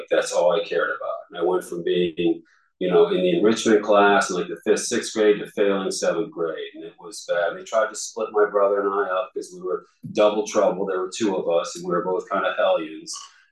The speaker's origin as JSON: {"language": "English", "town": "Alexandria", "region": "Virginia", "country": "United States", "tie": "born or raised there", "said": "I was born in Alexandria, Virginia, from Northern Virginia. Don't hold it against me. But I love being a Virginian"}